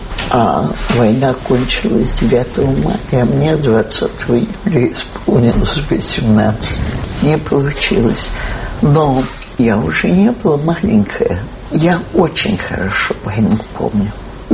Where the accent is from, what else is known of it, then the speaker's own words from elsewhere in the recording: Moscow, Russia; И голодно было, и мы, москвичи, которые там